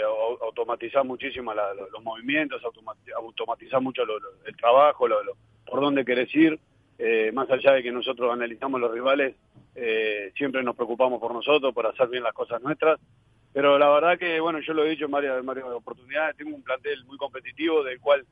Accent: Montevideo, Uruguay; me crié en La Teja, soy del barrio, conozco a Progreso, soy hincha del club

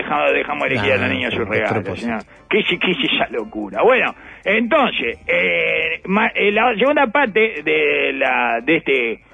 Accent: Uruguay; como uruguayo

